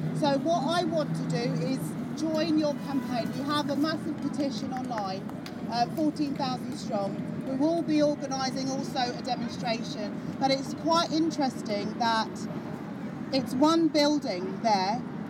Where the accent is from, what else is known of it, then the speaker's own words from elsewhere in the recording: Brixton, London, United Kingdom; I grew up in Brixton. I used to go around Brixton with my mother, with the shopping trolley.